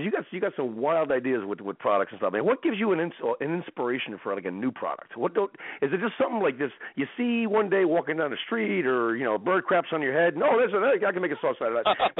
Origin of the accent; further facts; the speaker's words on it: New Jersey, United States; We're both from Jersey, and I look forward to seeing you because we're going to meet up somehow, some way.